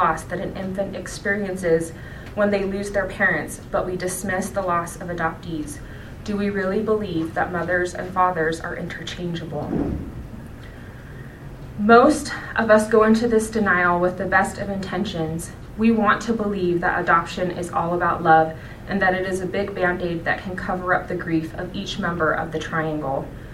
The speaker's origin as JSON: {"language": "English", "region": "Utah", "country": "United States", "tie": "born or raised there", "said": "I grew up in Utah County, and it was very white. There were no brown kids."}